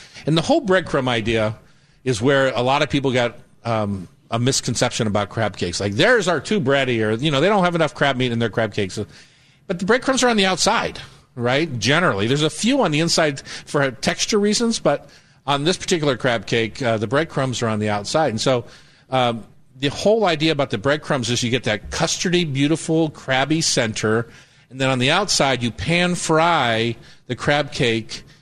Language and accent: English; Newark, Delaware, United States; moved away as an adult; also born or lived in Cleveland; back in the Mid-Atlantic, where I grew up, I was born in Cleveland, raised in Newark, Delaware, until I moved away at 18 years old. I moved across the country here.